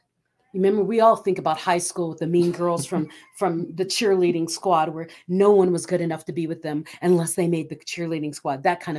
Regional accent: Philippines; I grew up in the Philippines in the Church of Christ. We don't sing songs that Americans sing.

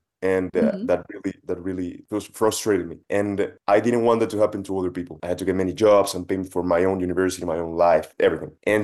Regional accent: Ecuador; now in Argentina; I'm from Ecuador and I live in Argentina building Semion.

